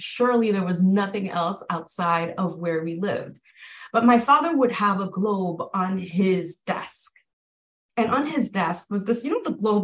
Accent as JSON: {"language": "English", "country": "Haiti", "tie": "born or raised there", "said": "I grew up in Haiti, and this globe right here is, for me, I remember the first time I saw a globe."}